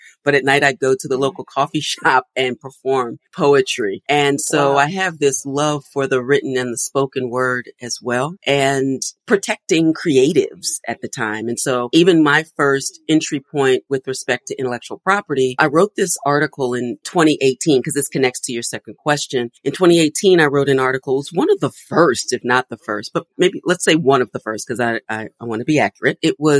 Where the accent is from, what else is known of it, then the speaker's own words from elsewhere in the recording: Philadelphia, Pennsylvania, United States; And I grew up in Philadelphia. And at the time, neo soul, a style of music was coming out of Philadelphia